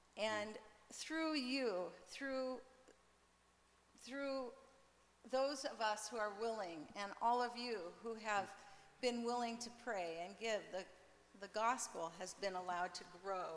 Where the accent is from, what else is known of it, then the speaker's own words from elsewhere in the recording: Roseburg, Oregon, United States; moved away as an adult; also born or lived in Zimbabwe / Zambia; I like to say that I was raised in Roseburg, but my kids and I grew up in Africa.